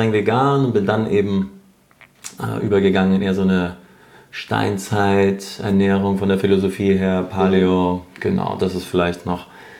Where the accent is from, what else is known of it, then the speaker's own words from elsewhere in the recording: Bayreuth, Bavaria, Germany; now in Munich, Germany; leistungsmäßig dann betrieben noch in Bayreuth, in meiner Heimatstadt. Und dann bin ich nach München